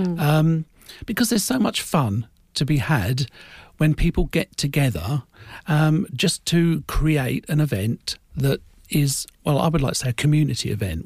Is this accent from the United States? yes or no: no; Histon, East of England, United Kingdom; also born or lived in Australia; I came back from Australia to move back into the family home that I grew up in Histon.